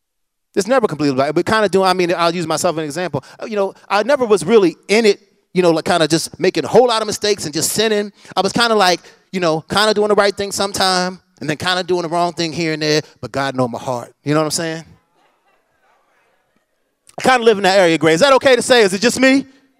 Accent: Baltimore, Maryland, United States; One of my favorite dudes. I'm from Baltimore.

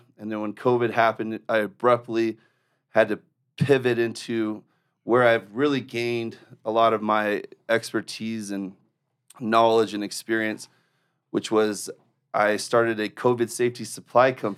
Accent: San Diego, California, United States; also born or lived in Salt Lake City; I'm from Salt Lake. I was born here and moved to San Diego right after I was born, and then found my way back here in 2002.

